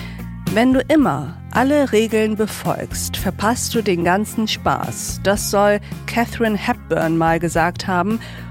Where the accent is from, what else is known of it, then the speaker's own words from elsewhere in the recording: Turkey; So etwas hätte es in meiner Heimat nicht gegeben. 600 Türken in Flugzeugen eingesperrt